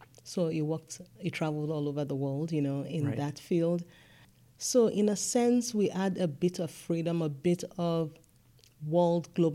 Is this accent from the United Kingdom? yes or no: no; Nigeria; growing up in Nigeria